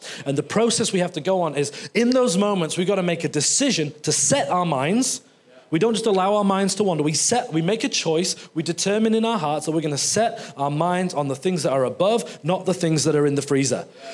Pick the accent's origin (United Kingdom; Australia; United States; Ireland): United Kingdom; England; my wife's German, so I do kilograms. I'm English, so I kind of do stone and pounds.